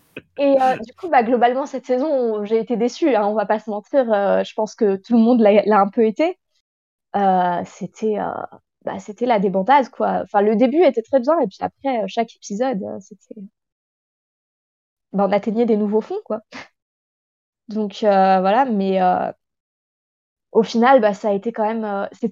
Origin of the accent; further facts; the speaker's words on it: Paris, Île-de-France, France; j'ai 21 ans et je suis de Paris.